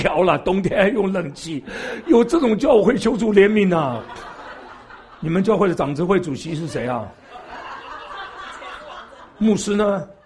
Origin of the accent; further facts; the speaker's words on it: Taiwan; also born or lived in China; 因为我生在大陆，长在台湾，听懂吗？